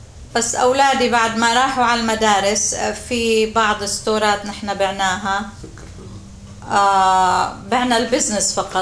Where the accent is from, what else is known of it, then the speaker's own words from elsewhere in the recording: Syria; moved away as an adult; أنا أحب بلدي سوريا. مع اني صار لي 46 سنه هون وهنيك ما ربيت غير 20